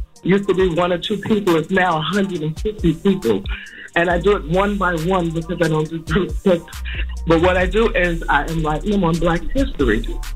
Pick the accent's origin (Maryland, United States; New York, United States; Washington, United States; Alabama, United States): New York, United States; Growing up in New York, history was something that Black history, we were a part of.